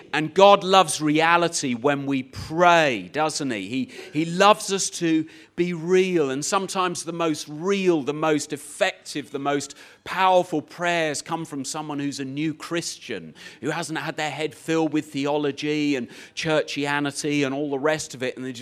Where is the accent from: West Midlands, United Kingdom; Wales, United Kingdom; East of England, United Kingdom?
East of England, United Kingdom; where I grew up in Cambridgeshire, we used to live at the top of a hill.